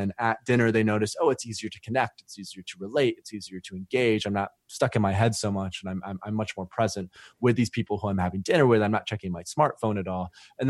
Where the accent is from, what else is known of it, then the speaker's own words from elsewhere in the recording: Michigan, United States; And basically, I'm originally from West Michigan.